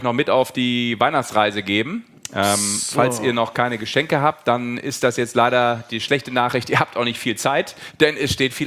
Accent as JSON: {"language": "German", "town": "Düsseldorf", "region": "North Rhine-Westphalia", "country": "Germany", "tie": "born there", "said": "dass ich als zumindest nur gebürtiger Düsseldorfer, ein Kölner."}